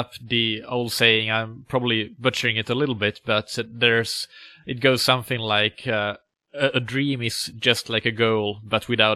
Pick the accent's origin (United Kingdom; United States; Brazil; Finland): Finland; English is a second language; I know that in my home country, Finland, that actually it's very uncommon